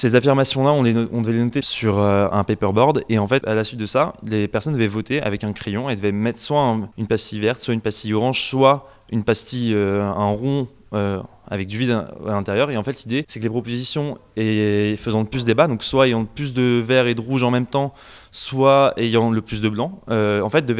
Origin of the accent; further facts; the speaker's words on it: Nantes, Pays de la Loire, France; Je suis issu de Nantes aussi, c'est pour ça.